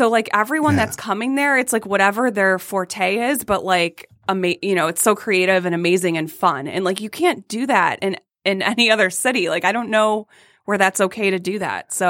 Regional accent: Detroit, Michigan, United States; also born or lived in Hamtramck; I was born in Hamtramck. I was raised in Detroit for some time as a young child.

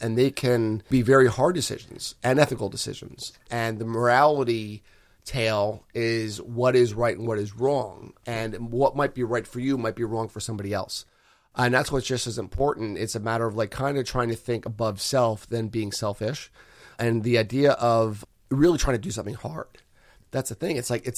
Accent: Allentown, Pennsylvania, United States; I moved back to my hometown because I was very discouraged by how people perceive my hometown of Allentown, thanks

